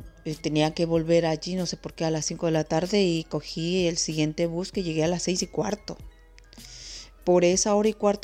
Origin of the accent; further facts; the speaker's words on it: Ecuador; moved away; regresar a Ecuador, pero hasta que llegué el año pasé por una experiencia muy, muy triste, pues en mi pueblo.